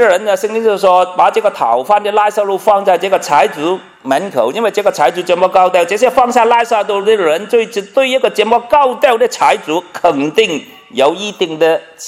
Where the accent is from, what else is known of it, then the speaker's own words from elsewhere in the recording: Hong Kong; 我们香港人叫富豪饭堂的东西去吃饭